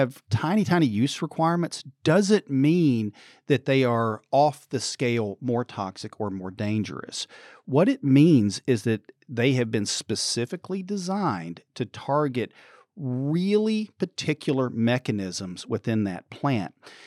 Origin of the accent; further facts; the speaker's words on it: Midwest, United States; So I'm from the Midwest, and we would carve a pumpkin sometime in early to mid-October.